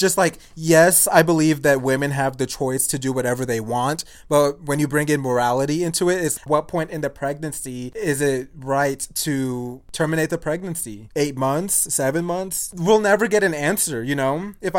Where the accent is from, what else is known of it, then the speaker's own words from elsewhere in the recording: Texas, United States; I don't know if that's because we grew up in Texas.